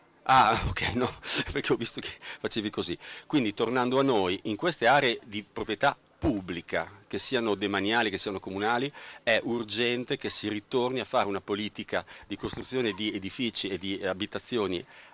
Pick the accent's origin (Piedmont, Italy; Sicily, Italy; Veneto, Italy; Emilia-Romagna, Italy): Emilia-Romagna, Italy; Bologna; io sono nato e cresciuto a Fossolo. Fossolo è una zona PEP.